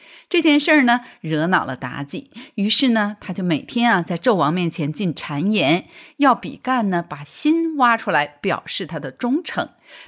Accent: China; 我们中国人啊，什么都讲究一个文化传统

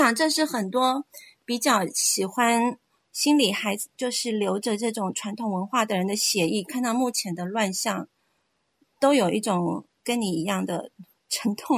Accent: Taiwan; now in United States; 我在台湾长大，然后我后来来到美国后，

